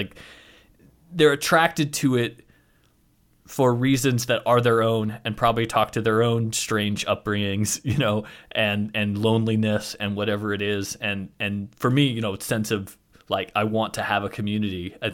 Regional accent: United States; I think because I am an American and I have this sense that we all do, that we're all going to be rich and successful

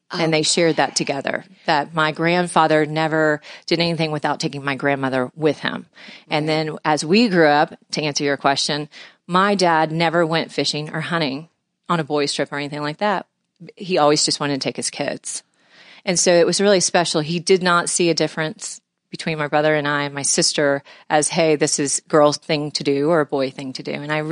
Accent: Houston, Texas, United States; I was born and raised in Houston, Texas.

